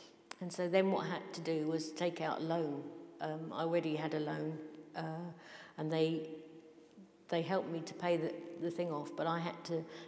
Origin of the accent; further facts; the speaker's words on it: West Norwood, London, United Kingdom; A friend of mine was a friend that I grew up with, where we were raised in West Norwood.